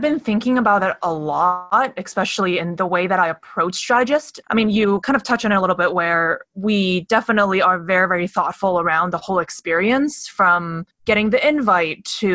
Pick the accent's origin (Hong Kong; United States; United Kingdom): Hong Kong; growing up in Hong Kong, I've never felt like I fit